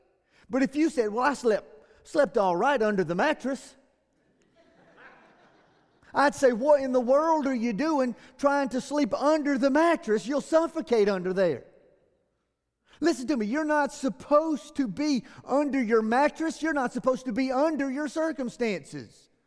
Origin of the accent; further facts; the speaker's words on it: the South, United States; I'm from the South. My mom and daddy raised me to be polite.